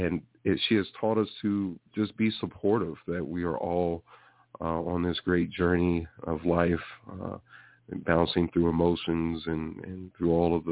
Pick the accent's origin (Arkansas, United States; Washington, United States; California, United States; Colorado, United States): Colorado, United States; Colorado Springs; I am from Colorado, native, born and raised here from Colorado Springs.